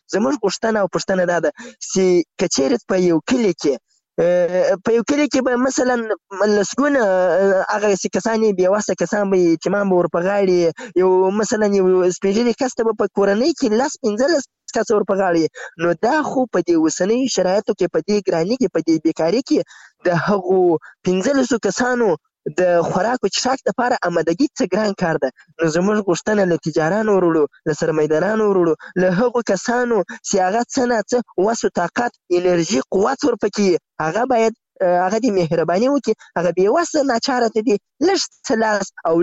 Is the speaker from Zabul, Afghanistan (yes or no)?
yes; Zabul, Afghanistan; moved away as an adult; now in Ghazni, Afghanistan; یعنی زه له زابل نه راغلی یم دلته غزنی کې په یو کار مصروف یم،